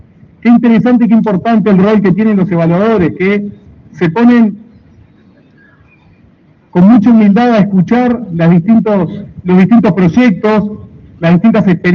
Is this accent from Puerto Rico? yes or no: no; Uruguay; somos uruguayos de distintas partes del país